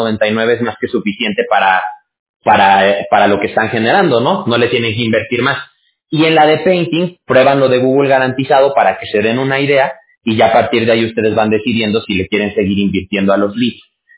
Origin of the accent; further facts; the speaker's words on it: Mexico; mire, yo soy de México.